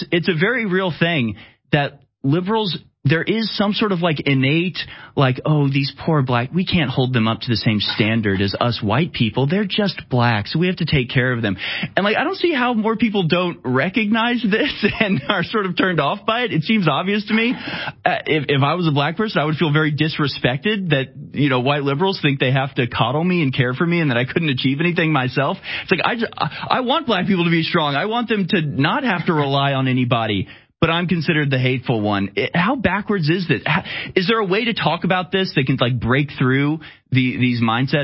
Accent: Houston, Texas, United States; I grew up in Houston. I was always like a minority in all the schools I went to.

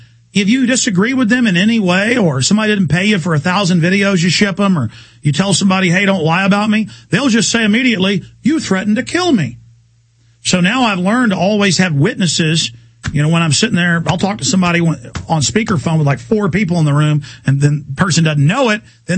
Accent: Texas, United States; I grew up white guy in Texas and never heard anybody say the N-word

